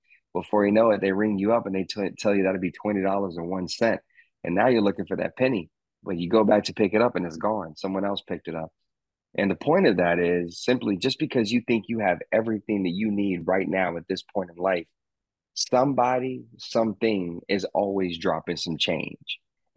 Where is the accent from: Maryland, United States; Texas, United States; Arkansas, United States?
Arkansas, United States; Growing up in Arkansas, there wasn't a professional sports team, and this is the 90s